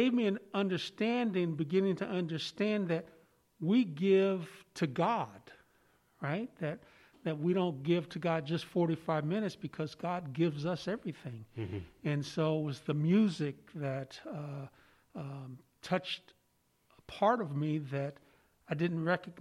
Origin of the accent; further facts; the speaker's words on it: Oakland, California, United States; I remember growing up in Oakland, we lived right across the street from the church. And As a matter of fact, our family, my grandparents helped start the church. And so as an African-American family, I had that tie to the community.